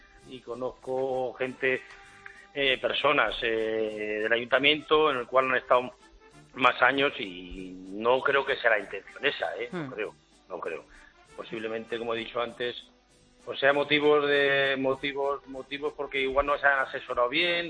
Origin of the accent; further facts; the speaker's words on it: Vitoria, Basque Country, Spain; yo me crié en Vitoria, me metí en Vitoria, me crié como torero en Vitoria, me despedí en Vitoria.